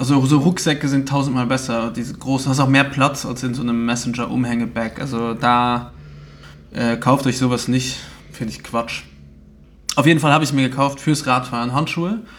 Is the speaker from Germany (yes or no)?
no; Luxembourg; Bei uns in Luxemburg nennt man das Carway oder K-Ways, weißt